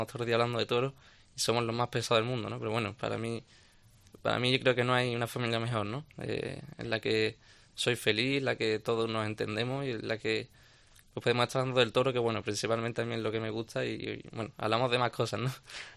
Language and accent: Spanish; Seville, Andalusia, Spain; creo que soy muy sevillano en todos los aspectos, ¿no? Y creo que llevo por bandera mi tierra y muy orgulloso de ser sevillano.